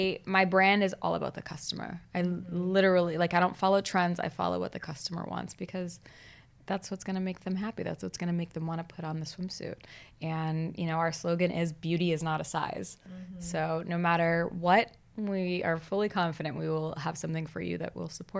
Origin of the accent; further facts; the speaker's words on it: Boston, Massachusetts, United States; So I'm from Boston.